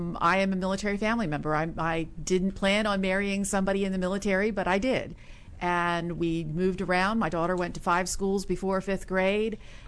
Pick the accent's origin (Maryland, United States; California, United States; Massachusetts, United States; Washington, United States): Maryland, United States; I grew up on a farm in Maryland.